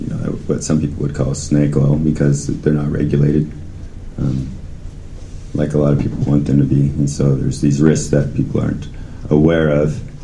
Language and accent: English; Sacramento, California, United States; Yeah, and then I grew up in Sacramento, was quite active.